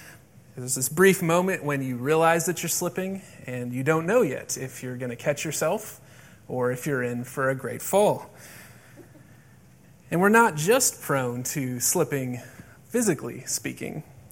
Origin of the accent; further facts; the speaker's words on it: Dallas, Texas, United States; So I grew up in Dallas, and one winter day I went outside as a teenager, and it was probably in the mid-30s, and the sun was out, so it was a freezing cold day by native Texan standards.